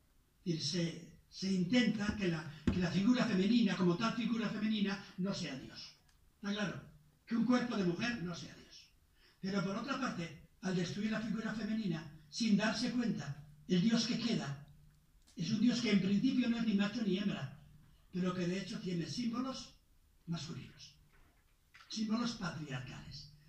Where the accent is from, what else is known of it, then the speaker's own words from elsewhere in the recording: Basque Country, Spain; yo soy vasco